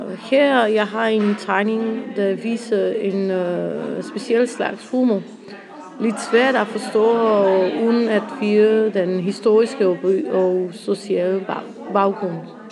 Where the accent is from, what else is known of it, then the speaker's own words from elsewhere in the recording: Romania; Danish is a second language; jeg kommer fra Rumænien. Og jeg vil gerne tale lidt om humor i mit land.